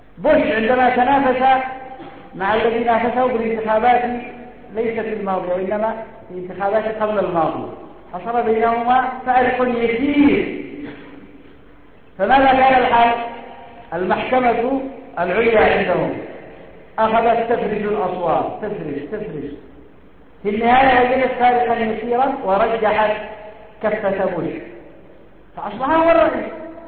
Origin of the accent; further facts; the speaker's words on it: Yemen; انظروا على سبيل المثال عندنا في اليمن تمت الوحدة بصورة توافقية